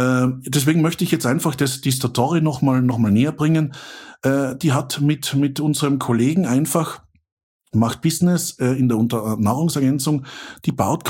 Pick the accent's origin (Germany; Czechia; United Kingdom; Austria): Austria; now in Switzerland; Ich bin Österreicher, ja. Österreichisch klingt ein bisschen doof, ja, deswegen versuche ich Hochdeutsch zu sprechen und lebe jetzt in der Schweiz. Ich lebe jetzt in der Zentralschweiz